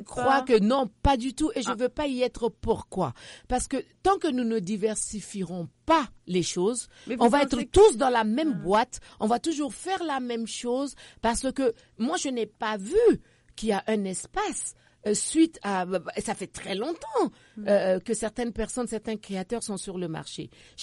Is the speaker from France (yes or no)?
no; Mali; chez moi au Mali